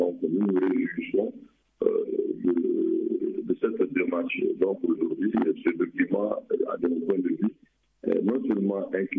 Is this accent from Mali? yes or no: yes; Mali; Mais on est d'accord que tous les Maliens soient associés à ce qui engagera notre pays très rapidement.